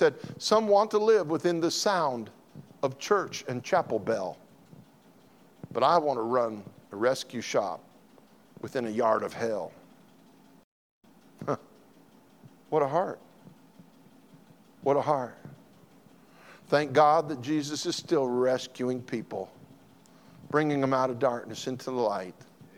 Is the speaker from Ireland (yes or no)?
no; Colorado, United States; I grew up in Colorado, and the snow gets deep there.